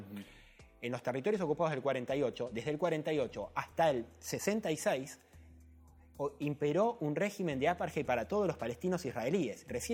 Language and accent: Spanish; Argentina; Y como argentino, más todavía.